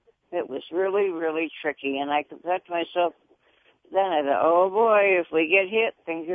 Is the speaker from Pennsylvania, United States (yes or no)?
no; Buffalo, New York, United States; now in California; Well, I grew up in Buffalo, New York, and we used to get the lakefront storms that would come in.